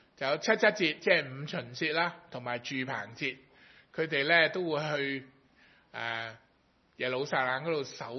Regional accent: Hong Kong; 我是香港来的啦，是不是？我是基督徒。

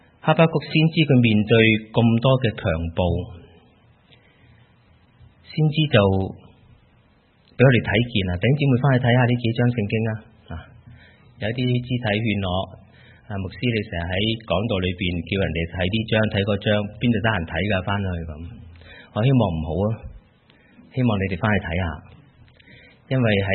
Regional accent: Hong Kong; now in New Zealand; 包括我们的家乡香港，包括我们现在所生活的纽西兰。

